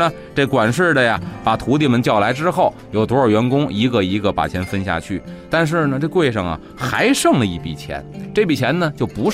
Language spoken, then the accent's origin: Chinese; Beijing, China; 我小时候生活在这个菜市口，我记得菜市口啊这十字路口当时是往西边走